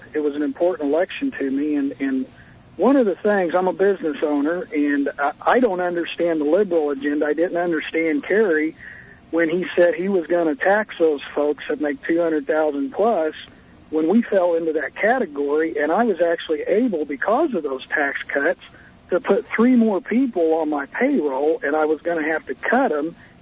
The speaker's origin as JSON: {"language": "English", "town": "Indianapolis", "region": "Indiana", "country": "United States", "said": "I'm from Indianapolis here, and actually I'm a first-time listener on the Sirius Satellite Radio"}